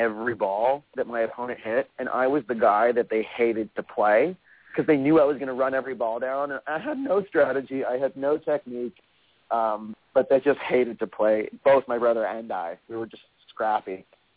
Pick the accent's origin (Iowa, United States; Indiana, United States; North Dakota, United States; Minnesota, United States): Iowa, United States; also born or lived in Pennsylvania; I grew up half in Iowa and half in Pennsylvania